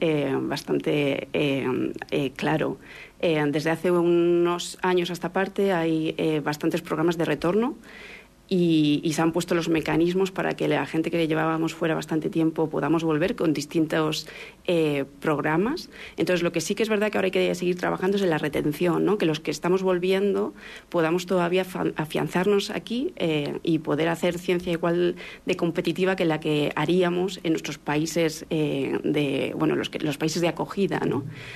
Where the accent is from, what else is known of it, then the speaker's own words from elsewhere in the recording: Spain; los que venimos de fuera, sobre todo los que venimos de España